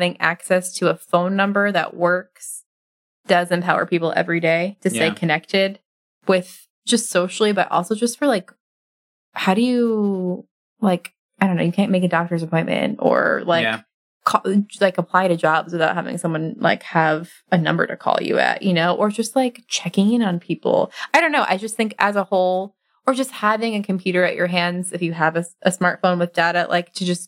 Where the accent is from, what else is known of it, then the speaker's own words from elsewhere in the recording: New York, United States; I grew up in outside of New York City. So there was pretty good cell phone service in my town.